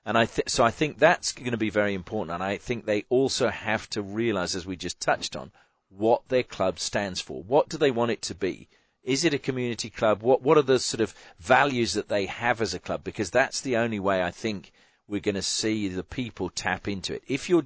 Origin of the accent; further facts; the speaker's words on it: England, United Kingdom; now in Australia; when I was growing up in England, where you've got football clubs, you know, all around the country, they are a reflection on that community.